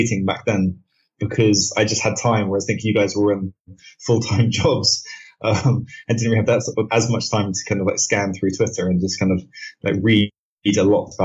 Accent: London, United Kingdom; I'm from London, actually.

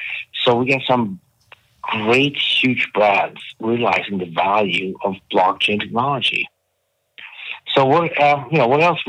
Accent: Stockholm, Stockholm County, Sweden; I'm a Swedish boy that grew up in Stockholm, Sweden. Mom and dad still lives there. I came over here 25 years ago to go to undergrad and grad school.

